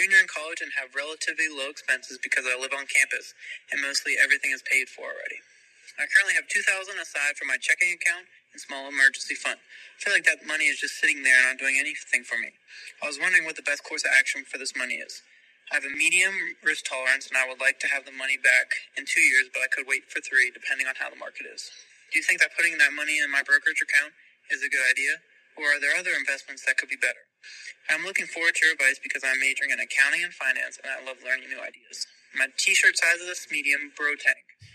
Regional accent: Ohio, United States; from Ohio. Go Buckeyes.

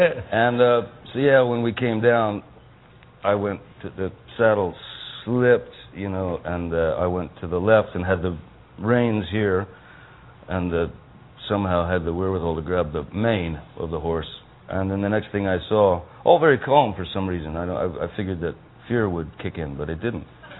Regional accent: Kentucky, United States; And, you know, growing up in Kentucky, you grow up around horses and everything.

